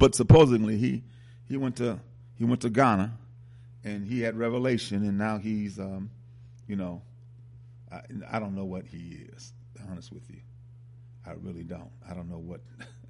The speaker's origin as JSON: {"language": "English", "town": "Elmer", "region": "New Jersey", "country": "United States", "tie": "born there", "said": "I was born in Elmer Hospital in Salem County, and my New Jersey birth certificate describes me as Negro male."}